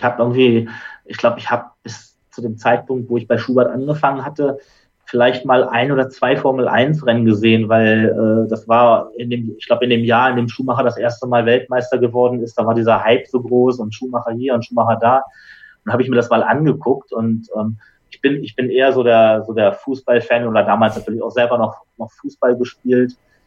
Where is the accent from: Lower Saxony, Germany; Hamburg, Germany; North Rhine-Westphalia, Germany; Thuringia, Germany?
Lower Saxony, Germany; Braunschweig; Ich komme ja auch aus Braunschweig.